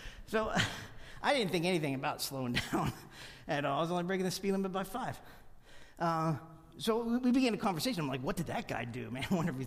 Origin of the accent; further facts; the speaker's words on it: Pennsylvania, United States; I'm from Pennsylvania, and I am in Tulsa, Oklahoma, preaching